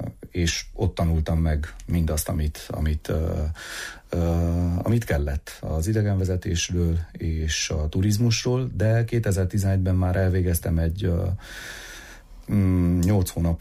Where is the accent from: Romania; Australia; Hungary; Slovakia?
Romania; Transylvania; és én a második voltam, mint erdélyi romániai rádiós és műsorvezető.